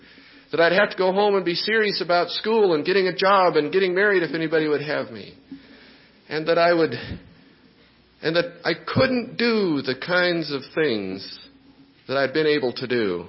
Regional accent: Utah, United States; See, I grew up in Utah.

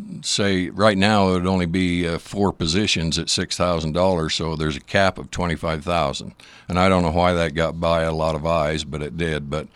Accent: Bicknell, Utah, United States; Okay, I grew up in Wayne County, a little town called Bicknell, 365 people.

